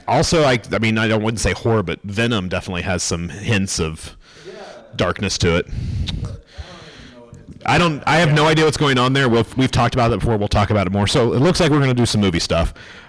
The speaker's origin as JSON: {"language": "English", "town": "Kansas City", "region": "Kansas", "country": "United States", "said": "we originally are from the Kansas City, Manhattan, Kansas area. Bob is still in Manhattan, Kansas. I am from Kansas City."}